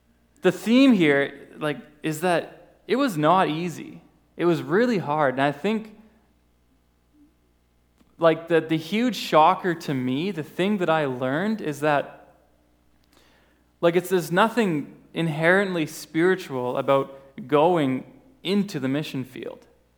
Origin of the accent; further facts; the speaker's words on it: Canada; I'm thankful that I grew up in Canada and not stuck in spiritual futility as well as physical futility.